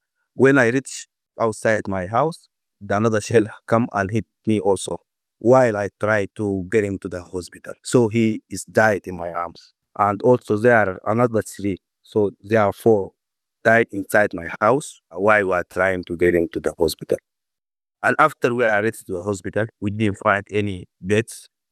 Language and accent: English; El Fasher, North Darfur, Sudan; English is a second language; I'm originally from El Fasher, North Darfur. I grew up there. I studied there. I studied university in the capital, in Khartoum. And after that, I back to my home, El Fasher.